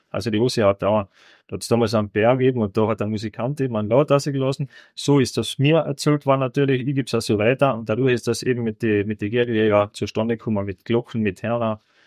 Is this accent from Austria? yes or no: yes; Carinthia, Austria; Ich bin auch Kärntner, ich bin gerne Kärntner, bin gerne Österreicher.